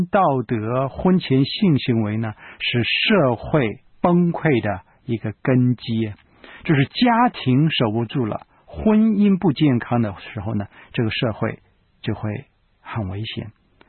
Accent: China; 好像我们中国人很多人的名字喜欢有一个军呢、军人的军

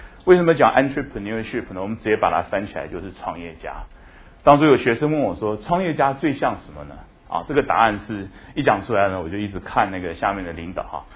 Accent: Hunan, China; 不过我去的省都是我会讲当地的方言啊。啊，基本上我是湖南人，所以所有跟四川、湖南、贵州、云南、湖北，大概我都没有问题哈。除了湖南，事实上我是听最不懂的，因为湖南的家乡话太多了。

